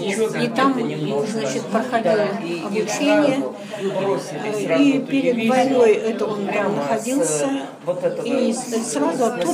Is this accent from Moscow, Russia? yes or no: no; Mikhailovka, Tomsk Oblast, Russia; born there; Я родилась в Томской области. Это деревня Михайловка Асиновского района.